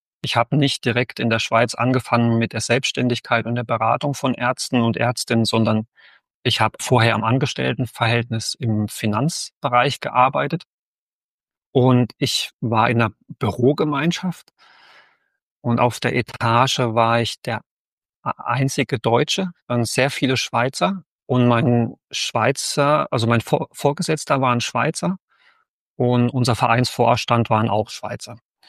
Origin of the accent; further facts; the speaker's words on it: Germany; Und für mich als Deutscher heißt Weiterentwicklung, ich bin zufrieden in der Firma.